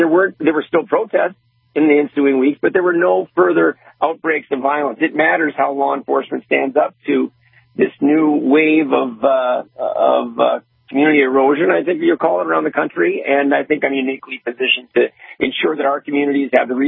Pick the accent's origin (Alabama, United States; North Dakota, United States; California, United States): North Dakota, United States; Fargo; And I'll tell you what, when growing up in Fargo, I think there were three people shot my entire childhood.